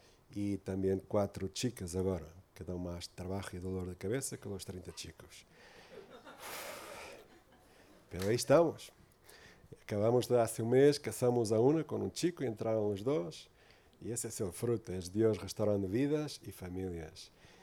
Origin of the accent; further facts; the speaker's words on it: Lisbon, Portugal; Spanish is a second language; now in Porto, Portugal; Voy a intentar hablar mi español lo mejor posible. Mi esposa es de Madrid. Yo soy de Lisboa. Vivimos en Oporto.